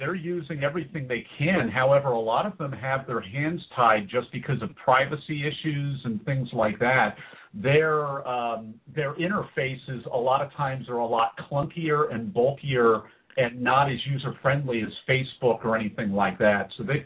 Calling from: Philadelphia, Pennsylvania, United States; By the way, I'm calling in from Philadelphia area, way out on the East Coast.

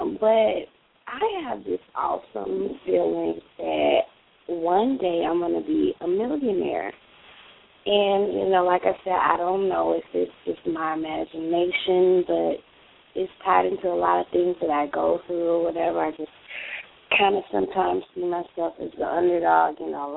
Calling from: Florida, United States; from Florida.

